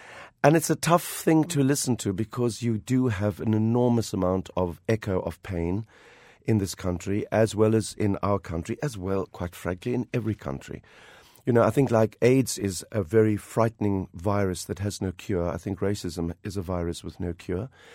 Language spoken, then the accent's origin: English; South Africa; he spoke to me as a South African